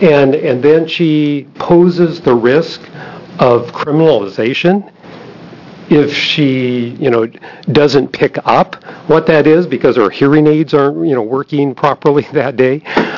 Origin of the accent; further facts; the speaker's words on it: United States; I'm from Polk County, and I oppose 4016.